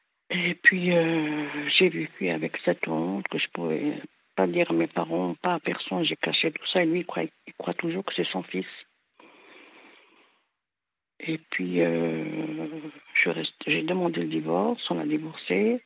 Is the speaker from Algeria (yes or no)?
yes; Kabylie, Algeria; now in France; parce que nous, on est de la Kabylie, hein, de la grande Kabylie.